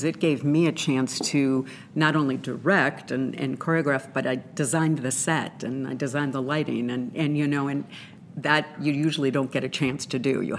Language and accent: English; California, United States; I'm from California, and I've been an actress, you know, regional actress and in California for many years.